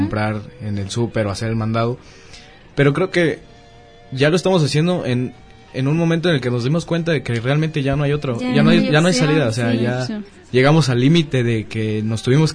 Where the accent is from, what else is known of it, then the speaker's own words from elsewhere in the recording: San Cristóbal de las Casas, Chiapas, Mexico; yo soy del sur de México, soy de Chiapas, y realmente sí ha habido como un cambio muy fuerte. Uh-huh. Yo lo he notado mucho en, principalmente en el clima. Mi ciudad, generalmente, bueno, San Cristóbal de las Casas